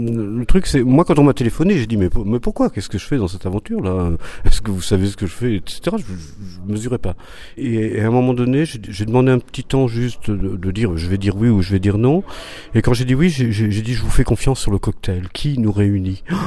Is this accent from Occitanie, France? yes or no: no; Normandy, France; Alors, je viens de Normandie.